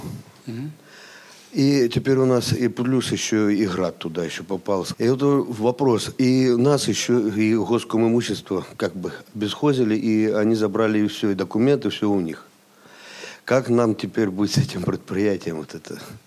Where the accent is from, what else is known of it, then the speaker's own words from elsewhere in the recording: Luhansk, Luhansk Oblast, Ukraine; Ну, я из Луганска